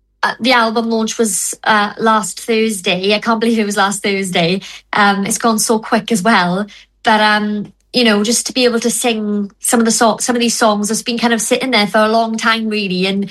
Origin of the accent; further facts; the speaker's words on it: Merthyr Tydfil, Wales, United Kingdom; So I am an artist from Merthyr Tydfil